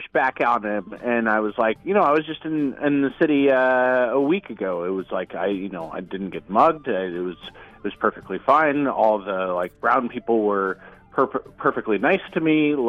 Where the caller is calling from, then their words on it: Connecticut, United States; Connecticut.